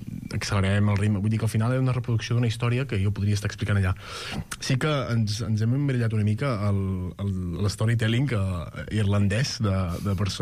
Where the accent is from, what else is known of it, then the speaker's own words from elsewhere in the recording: Vic, Catalonia, Spain; Jo sóc de Vic